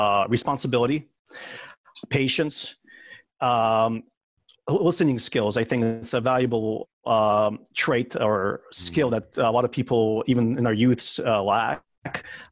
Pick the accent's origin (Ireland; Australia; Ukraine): Ukraine; now in United States; originally I'm from the Ukraine, a former Soviet socialist republic.